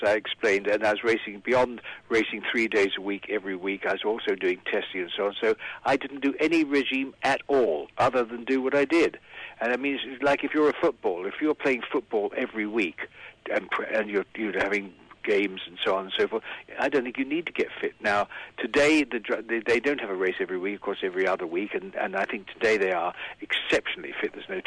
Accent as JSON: {"language": "English", "region": "England", "country": "United Kingdom", "said": "being a British circuit and winning there, of course, is terribly meaningful to an Englishman."}